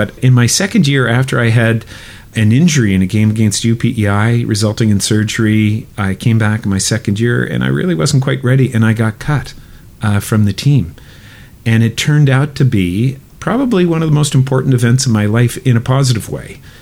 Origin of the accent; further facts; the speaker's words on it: Sydney, Nova Scotia, Canada; also born or lived in Antigonish; I was born in Antigonish, Nova Scotia in 1961. I grew up there for a short time, and my family moved around until we settled in Sydney around grade one, and all my formative years were in Sydney before I went off to St. Evex.